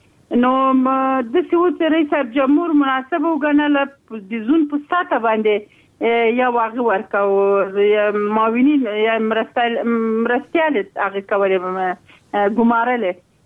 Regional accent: Logar, Afghanistan; زه د ما د مور پلار ټاټوبه ده، پلار مې د لوګر، زه د لوګر یم. د موږ نیکونه ټول د همدیجي دي،

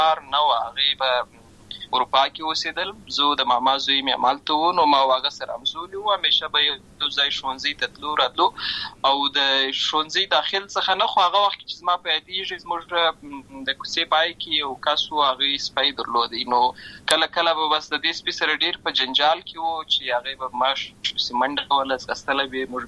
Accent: Lashkar Gah, Helmand, Afghanistan; born there; also born or lived in Uruzgan; زه په اصل کې د ورزغان ولایت یم اما زه په هلمند ولایت د شکرګا کې پیدا شوی یم اما د لوی سوې یم

